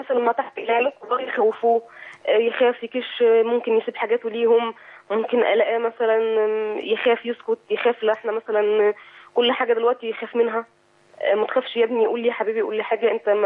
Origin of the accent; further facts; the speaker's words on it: Egypt; now in Bahrain; احنا انتقلنا من مكان يعني من مصر للبحرين